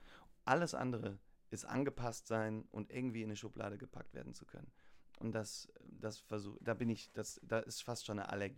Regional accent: Hagen, North Rhine-Westphalia, Germany; Ich komme aus Hagen und ich wollte nicht zu nah zu Hause sein

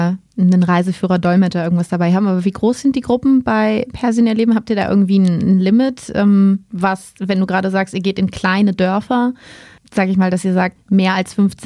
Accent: Germany; wenn ich als Deutsche, die nur aus Interesse Berührungspunkte mit dem Iran hat

